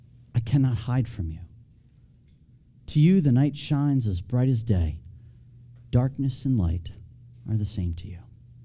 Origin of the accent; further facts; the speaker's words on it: New Jersey, United States; I think about this from growing up near the Jersey Shore going often.